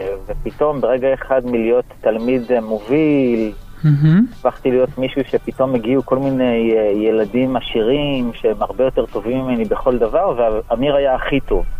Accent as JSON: {"language": "Hebrew", "town": "Beersheba", "region": "Southern District", "country": "Israel", "tie": "born or raised there", "said": "שאני במקור באר שבעי, וגדלתי בשכונה דלת, בבאר שבע"}